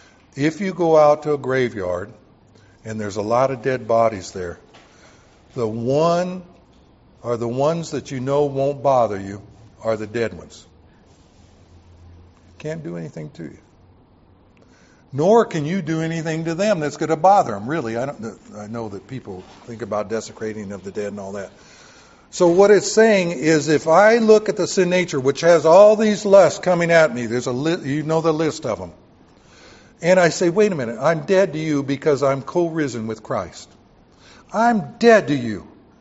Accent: the South, United States; Well, I grew up in the South where they made their own rules, not by biblical rules, okay?

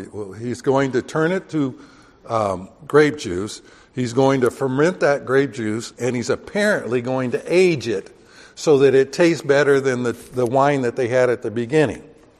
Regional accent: California, United States; Well, I'm from California, right?

